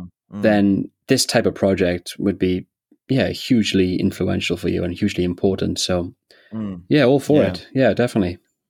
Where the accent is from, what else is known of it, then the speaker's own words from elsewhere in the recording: South Korea; I come in from South Korea